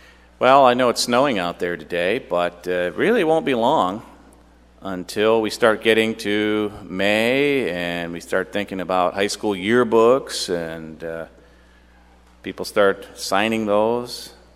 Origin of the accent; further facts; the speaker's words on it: Michigan, United States; but I'm from Michigan, so you know.